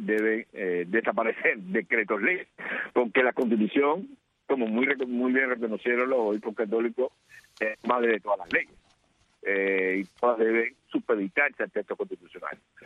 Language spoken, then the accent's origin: Spanish; Cuba; no respetan mi derecho como individuo, como persona y como cubano